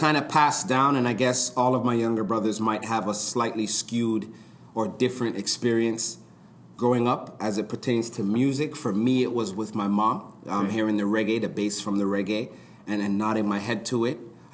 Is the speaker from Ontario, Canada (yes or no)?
yes; Toronto, Ontario, Canada; So I originally grew up in Rexdale. That was my first experience in Toronto. I grew up in Rexdale, and I'd say about till I turned about 10 or so, I moved out to Keelan Finch area.